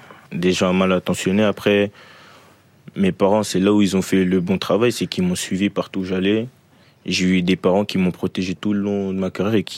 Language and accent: French; Saint-Ouen, Île-de-France, France; C'était le club de ma ville, puisque je suis de Saint-Ouen.